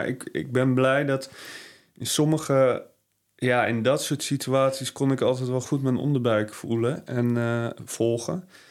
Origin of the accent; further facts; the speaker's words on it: Hilversum, North Holland, Netherlands; En ik ben zelf opgegroeid in Hilversum. Dus ik had eerlijk gezegd niet echt een hoge pet op van Almere.